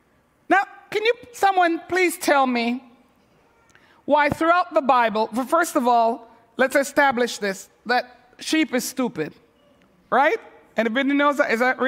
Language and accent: English; Montreal, Quebec, Canada; I'm from Quebec. You all know that, right? Grew up in Montreal. In Montreal, we have one-way streets.